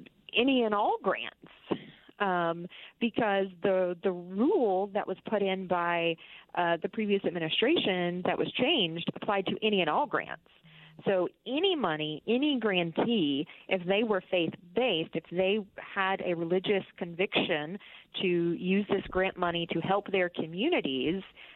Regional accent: South Carolina, United States; In my home state of South Carolina, Miracle Hill Ministries, they were directly threatened

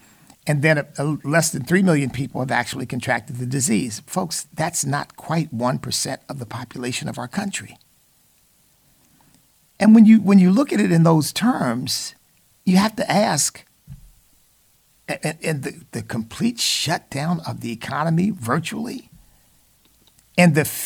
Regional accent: Virginia, United States; Had a great time traveling back to my home state of Virginia, the la-la land of our governor here.

